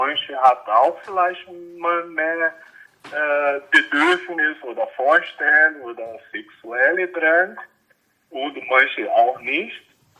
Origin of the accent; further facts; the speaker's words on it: Brazil; now in Germany; Okay, also … wie der Sebastian schon gesagt hat. Ich komme aus Brasilien. Ich lebe in Deutschland seit 91.